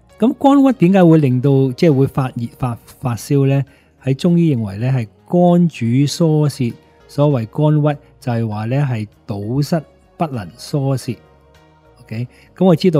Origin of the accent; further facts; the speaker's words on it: Hong Kong; 即係我哋香港人可能未有机会遇到啦